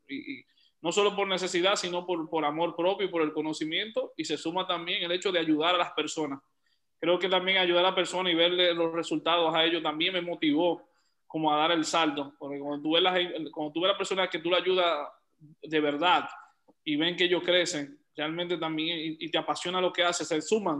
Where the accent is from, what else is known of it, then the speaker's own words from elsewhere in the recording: Dominican Republic; soy dominicano, vivo en Santo Domingo.